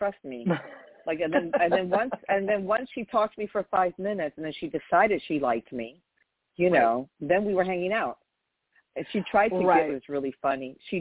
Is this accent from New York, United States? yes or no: yes; New York, United States; places that I remember from growing up there. And so, like, I got all her references because I'm from New York.